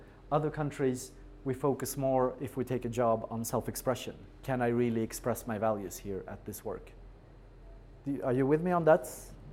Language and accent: English; Ukraine; English is a second language; I'm from Ukraine originally, which is one of the countries furthest.